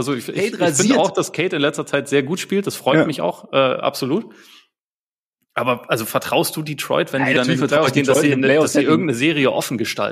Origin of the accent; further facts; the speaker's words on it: Bavaria, Germany; Ich bin hier im Umland aufgewachsen.